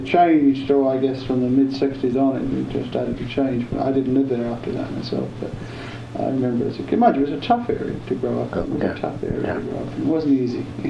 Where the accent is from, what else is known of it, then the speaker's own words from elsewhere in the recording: London, United Kingdom; I come from that area.